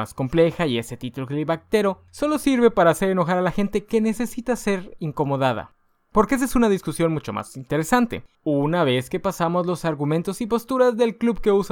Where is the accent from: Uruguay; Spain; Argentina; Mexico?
Mexico; porque como mexicanos nos vamos a identificar más con un héroe